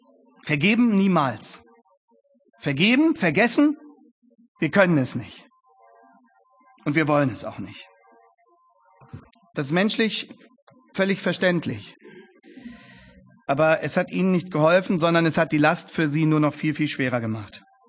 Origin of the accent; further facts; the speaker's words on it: Langenhagen, Lower Saxony, Germany; wurde mein Heimatort Langenhagen, also hier im Norden von Hannover, von einer Tragödie aufgewühlt